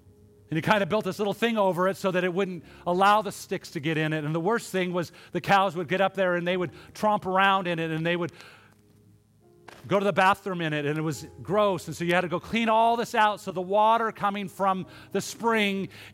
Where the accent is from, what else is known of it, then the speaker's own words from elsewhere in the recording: Montana, United States; Growing up in Montana, this has significance to me because as you walk through Montana, there are springs of water all over the woods.